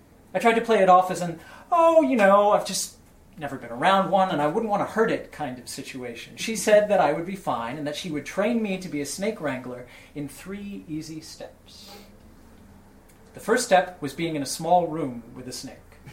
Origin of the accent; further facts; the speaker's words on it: Florida, United States; Growing up in Florida, you're taught two skills to survive our natural wildlife.